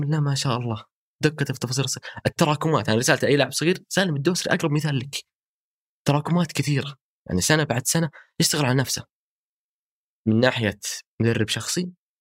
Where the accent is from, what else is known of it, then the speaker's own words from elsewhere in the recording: Saudi Arabia; عندنا في السعودية